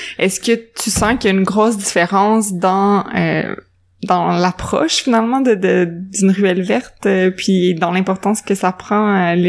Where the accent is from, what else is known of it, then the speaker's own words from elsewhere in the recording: Quebec City, Quebec, Canada; je suis une fille de banlieue, là, j'ai grandi à Beauport